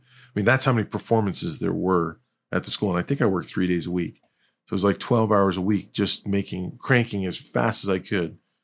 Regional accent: Maryland, United States; I'm from Maryland. It was 5 miles from my house

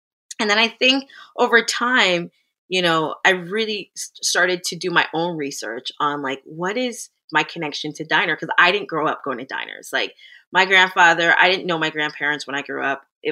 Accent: Jamaica; being I'm a Jamaican woman and my husband is a Greek background.

